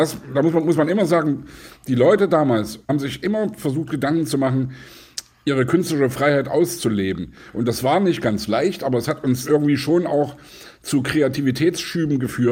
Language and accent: German; Leipzig, Saxony, Germany; born there; Ich bin in Leipzig geboren und wir haben ja in Leipzig durchaus auch Westen empfangen können.